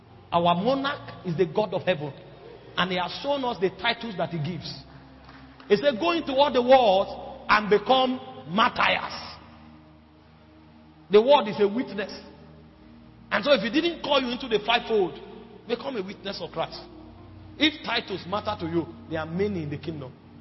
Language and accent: English; Benue, Nigeria; I come from Benue.